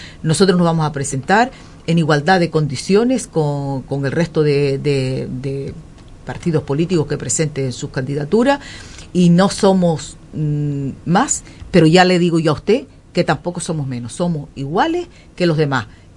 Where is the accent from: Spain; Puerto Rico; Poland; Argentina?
Spain; Tuineje, Canary Islands; yo soy del municipio de Tuineje, adoro a mi municipio y a mi gente